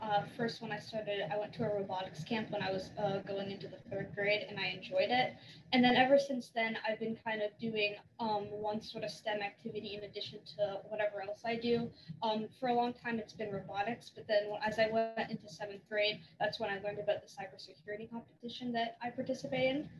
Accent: Morgantown, West Virginia, United States; also born or lived in California; So I was originally born in California, but we moved when I was really young. So I've lived most of my life in Morgantown, West Virginia, and that's where I currently live.

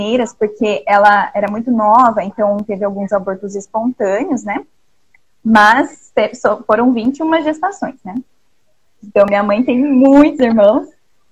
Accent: São Paulo, Brazil; born there; A minha mãe, ambos eles são da Paraíba, né? São paraibanos. E eu nasci aqui em São Paulo, mas os meus pais são de lá.

